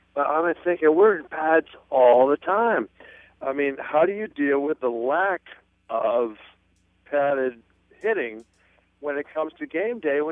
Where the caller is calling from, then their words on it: Nokomis, Florida, United States; I am in Nokomis, Florida. Beautiful Nokomis by the Gulf.